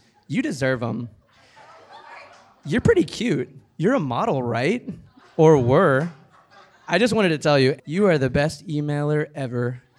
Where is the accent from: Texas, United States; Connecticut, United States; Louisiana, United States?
Texas, United States; Beaumont; I'm from Beaumont, Texas.